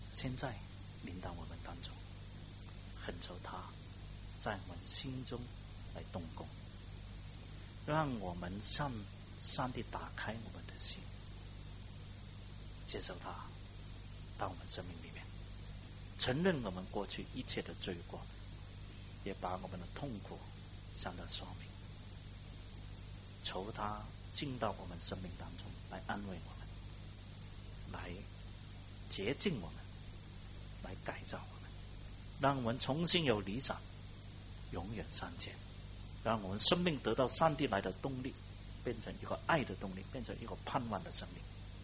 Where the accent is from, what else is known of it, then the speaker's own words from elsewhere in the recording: Hong Kong; 虽然我在香港出生、香港长大，我没有喝过党的奶水